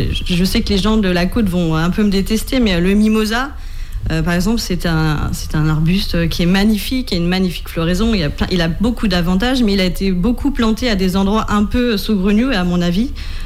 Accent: Le Mans, Pays de la Loire, France; parce que je suis originaire du Mans

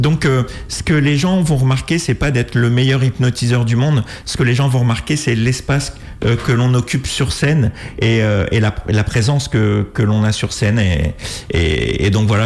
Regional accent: Orléans, Centre-Val de Loire, France; Moi, je suis d'Orléans, hein, au centre de la France.

